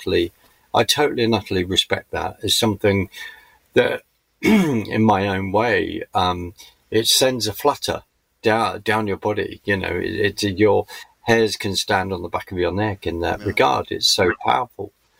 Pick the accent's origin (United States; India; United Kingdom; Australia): United Kingdom; I'm British